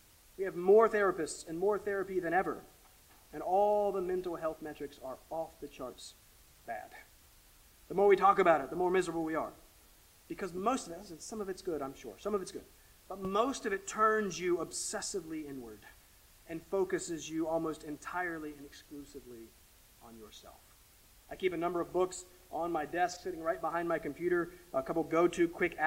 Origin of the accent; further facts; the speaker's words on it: the South, United States; moved away; I'm a kid from the South